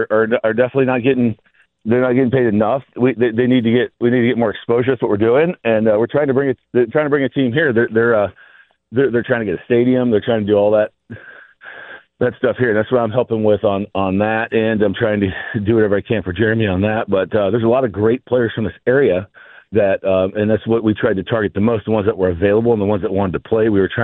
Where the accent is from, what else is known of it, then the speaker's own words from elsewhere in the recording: Idaho, United States; I mean, we're from Idaho and we were the first team from Idaho to come.